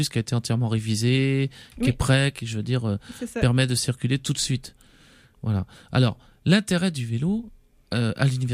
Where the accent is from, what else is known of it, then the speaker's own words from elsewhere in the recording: Provence-Alpes-Côte d'Azur, France; je viens de France, hein, t'imagines. En plus, je viens de Camargue, dans le sud de la France